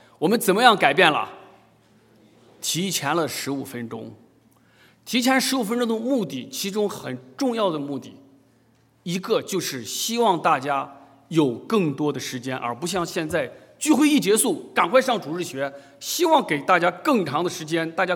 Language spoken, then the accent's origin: Chinese; China; 我们中国人把10天叫一旬，对不对？